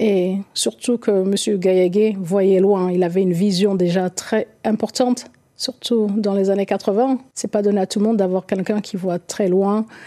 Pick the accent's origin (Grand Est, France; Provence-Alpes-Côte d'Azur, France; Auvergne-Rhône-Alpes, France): Provence-Alpes-Côte d'Azur, France; Nice; now in Paris, France; Champigny, ça a été déjà une ville pour moi nouvelle, car j'étais de Nice, on était du Sud, donc tout a changé et basculé quand nous sommes venus à Paris